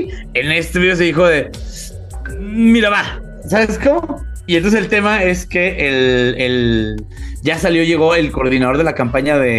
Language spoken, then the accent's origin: Spanish; Chihuahua, Mexico; yo como soy de Chihuahua, le digo arrebasar, ya no puedo decir rebasar.